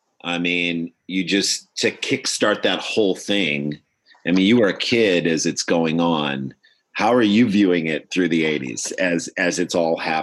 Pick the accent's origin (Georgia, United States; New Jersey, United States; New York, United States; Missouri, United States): Missouri, United States; St. Louis; So growing up in St. Louis with no NBA team and watching those finals